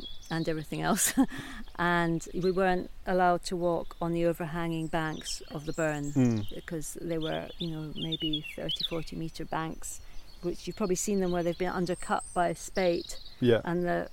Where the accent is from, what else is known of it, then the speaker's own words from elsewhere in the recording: Knoydart, Scotland, United Kingdom; And I did grow up in the area, so I grew up on Knoydart.